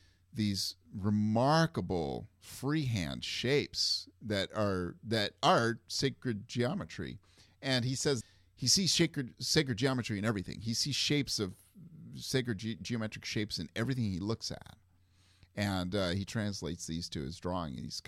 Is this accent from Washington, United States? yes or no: yes; Tacoma, Washington, United States; In my hometown here in Tacoma, uh-huh. Washington